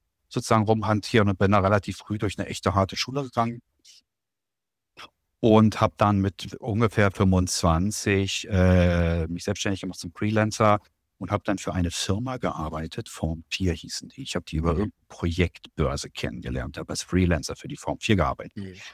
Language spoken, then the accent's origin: German; Hanover, Lower Saxony, Germany; moved away as an adult; now in Berlin, Germany; Bin dann damals nach Berlin gezogen, von Hannover, wo ich groß geworden bin. Dann eben mit 21 nach Berlin gezogen